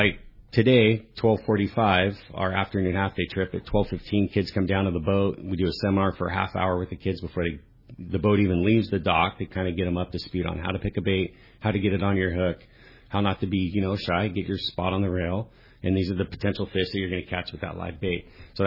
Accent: San Clemente, California, United States; I grew up in San Clemente, you know, seeing that thing open up and dump out.

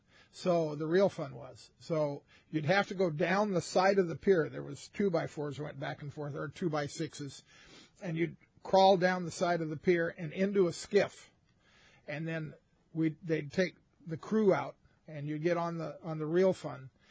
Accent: Riverside, California, United States; No, actually, I grew up in Riverside.

